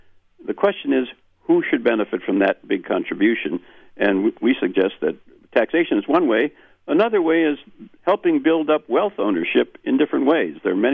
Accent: Wisconsin, United States; Well, I'm from Wisconsin

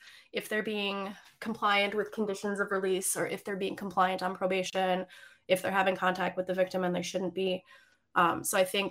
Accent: Milwaukee, Wisconsin, United States; Because I'm from Milwaukee, I tend to know more about that area in particular.

